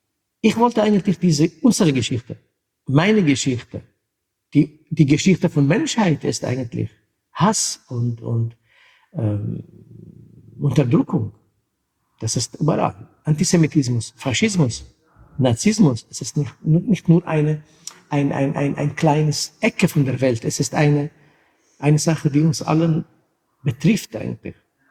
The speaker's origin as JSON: {"language": "German", "country": "Syria", "tie": "born or raised there", "also_born_or_lived": "Czechoslovakia", "moved": "yes", "said": "Es ist von meiner Kindheit als Kurde, wo ich in Syrien, Kurdistan geboren bin. Meine Mutter kommt aus türkischen Teil Kurdistans, Vater aus syrischen Teil."}